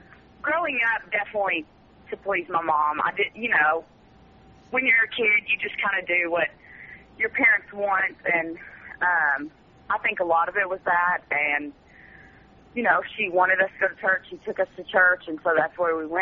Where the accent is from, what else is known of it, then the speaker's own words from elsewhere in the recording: Mesquite, Texas, United States; also born or lived in Forney; Yeah, I grew up in Mesquite, and in my freshman year, we moved out to Forney.